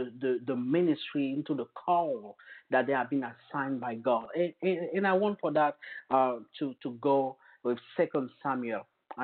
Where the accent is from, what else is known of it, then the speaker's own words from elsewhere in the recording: Côte d’Ivoire; accent: French; first language French; English is a second language; moved away as an adult; now in United States; I've come originally from Africa, from Ivory Coast. So my first language is French, as you can hear in my accent.